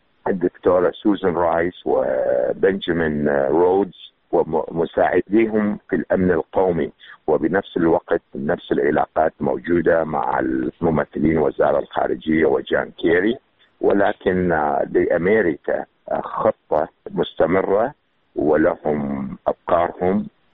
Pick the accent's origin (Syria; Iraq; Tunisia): Iraq; كعراقيين أو كعرب